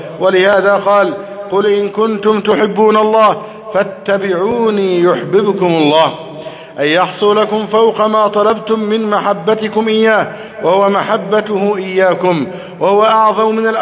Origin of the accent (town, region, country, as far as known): Egypt